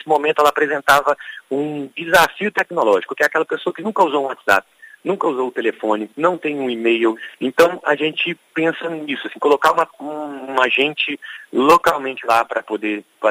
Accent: Bom Jesus do Itabapoana, Rio de Janeiro, Brazil; born there; Foi um distrito chamado Carabuçu, em Bom Jesus do Tabapuana, onde eu nasci

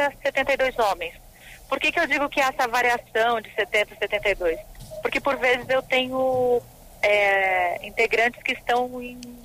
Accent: Santa Catarina, Brazil; Então, por exemplo, eu sou de Santa Catarina, o meu subcomandante é de outro estado

